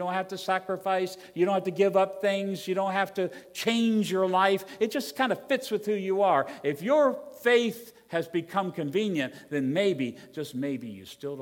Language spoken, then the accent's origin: English; Virginia, United States; I come from Virginia. We have the best state flag in the Union.